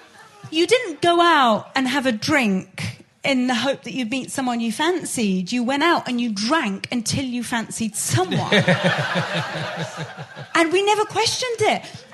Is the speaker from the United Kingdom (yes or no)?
yes; United Kingdom; Mostly I'm like, I'm as British as the rest of you, but when it comes to the Irish, I'm like, yeah, you lot fuck them up.